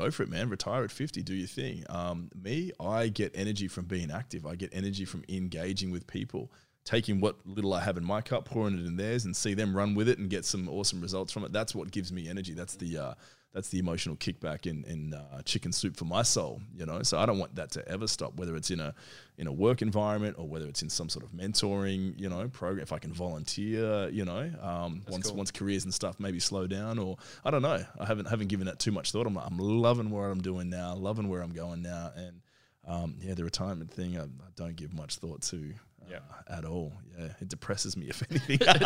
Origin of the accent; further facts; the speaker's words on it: Perth, Western Australia, Australia; moved away as an adult; also born or lived in New Zealand; So I was born in New Zealand. We came out when I was just a toddler. The whole family, immediate family, came over to Perth. Some came to Sydney. Did most of my growing up in Perth. Yeah. WA. And moved out here in 2006.